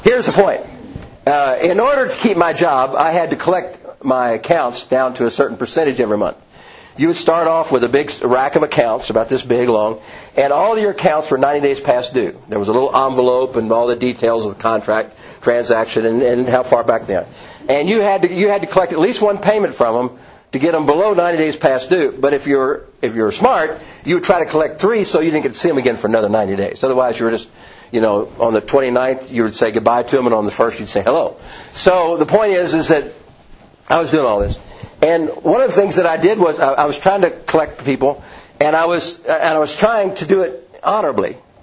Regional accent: Louisville, Kentucky, United States; I'm from Louisville, so I'm used to being pretty.

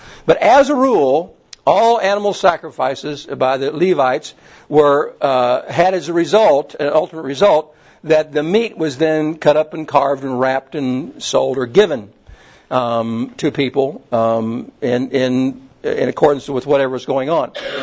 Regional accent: the South, United States; All of us have learned growing up in the South that you do that you care for people.

